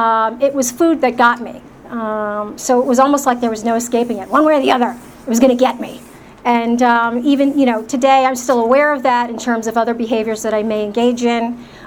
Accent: New Jersey, United States; I'm born and bred in New Jersey. I grew up in an alcoholic household.

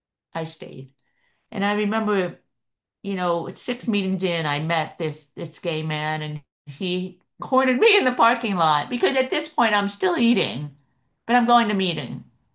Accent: Philadelphia, Pennsylvania, United States; moved away as an adult; also born or lived in Maryland; I grew up in Philadelphia, went away to school, lived in Maryland, and then I got a job in LA.

